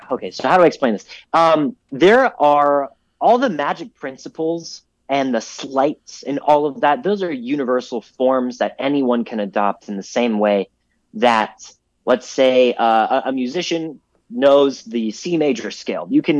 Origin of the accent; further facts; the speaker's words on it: Orlando, Florida, United States; And we always went to Disney because I grew up in Orlando.